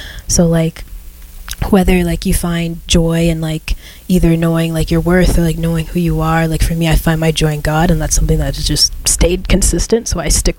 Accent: Prince Edward County, Ontario, Canada; Prince Edward County, so literally next door.

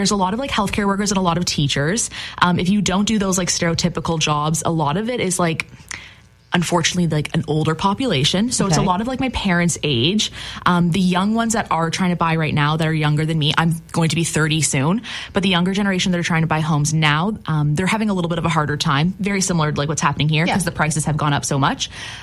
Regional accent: Innisfil, Ontario, Canada; now in Nova Scotia, Canada; So I grew up in Innisfil, which is right near Barrie. Lived there my whole life. And my parents are originally from Nova Scotia, from Cape Breton Island, to be more specific.

